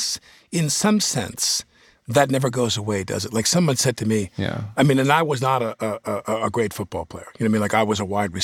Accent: Massapequa, New York, United States; I'm from Massapequa, Long Island, and they had 2 high schools.

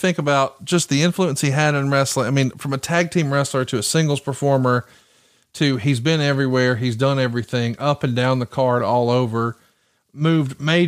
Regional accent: Alabama, United States; listen, I'm from Alabama, born and raised. I don't hear myself with an accent. Occasionally a word will slip out and I'll be like, ooh, that sounds a little country.

